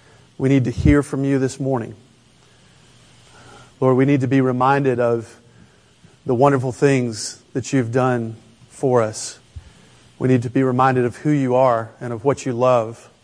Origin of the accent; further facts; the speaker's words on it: Birmingham, Alabama, United States; accent: southern; moved away as an adult; You may detect a little bit of a southern accent as we go along. I grew up in Birmingham, Alabama, just south of there. And as EC said, we moved out to the reservation almost 10 years ago.